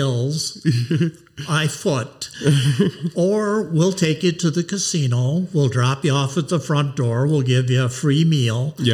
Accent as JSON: {"language": "English", "town": "New Glarus", "region": "Wisconsin", "country": "United States", "tie": "born or raised there", "said": "I was born here, yep."}